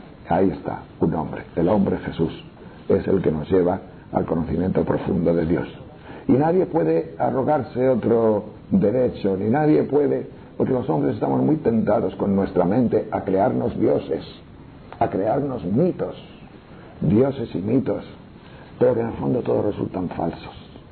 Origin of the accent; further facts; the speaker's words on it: León, Castile and León, Spain; me gusta esta tierra, porque en el fondo es mi tierra. Yo soy de León, de ahí cerquita